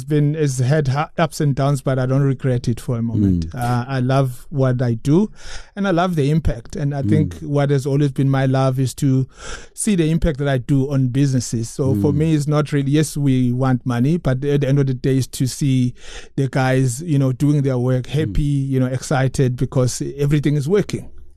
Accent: Mpumalanga, South Africa; I come from Mpumalanga, far away from a place called Piet Retief.

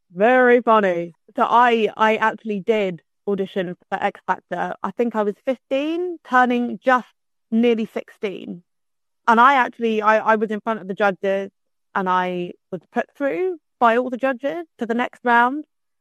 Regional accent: St Ives, South West England, United Kingdom; I am currently in my hometown in St. Ives in Cornwall.

